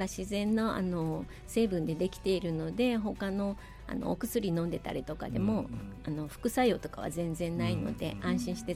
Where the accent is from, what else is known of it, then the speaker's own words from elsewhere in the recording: Isahaya, Nagasaki, Japan; 生まれも育ちも諫早で、出たかったんですけどずっと諫早です。